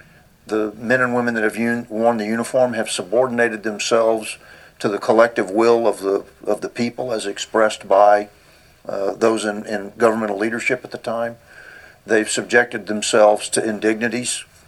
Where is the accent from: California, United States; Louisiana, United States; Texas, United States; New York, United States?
Texas, United States; Granbury; in my hometown of Granbury, we've got the Field of Flags